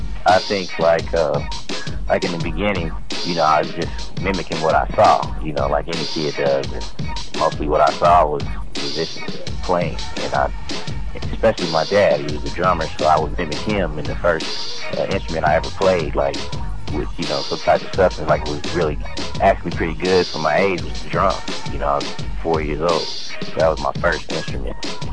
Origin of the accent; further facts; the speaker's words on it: Topeka, Kansas, United States; I was born and raised in Topeka, Kansas. Not too far from Kansas City, about an hour out.